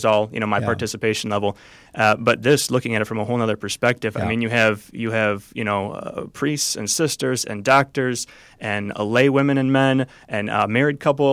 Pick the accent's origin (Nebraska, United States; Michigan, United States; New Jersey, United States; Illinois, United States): Illinois, United States; Oswego; now in Chicago, United States; I hail from Oswego, Illinois, okay. which is actually on the far west side of the Joliet Diocese.